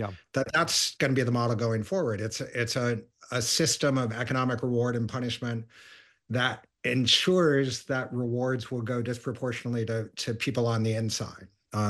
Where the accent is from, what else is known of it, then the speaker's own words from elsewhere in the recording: Washington, District of Columbia, United States; every time I've seen coverage in my hometown paper, the Washington Post, and other mainstream news outlets